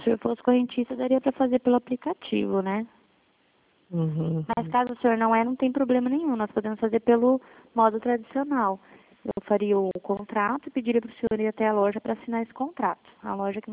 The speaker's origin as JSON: {"language": "Portuguese", "town": "Dourados", "region": "Mato Grosso do Sul", "country": "Brazil", "said": "Eu sou de Dourados"}